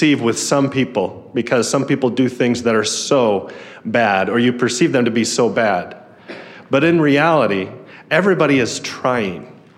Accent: Rupert, Idaho, United States; When I was a child, I grew up in Idaho for the first part of my life.

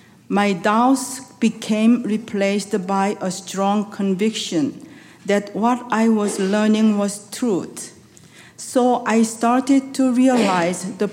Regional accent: South Korea; I'm from Korea.

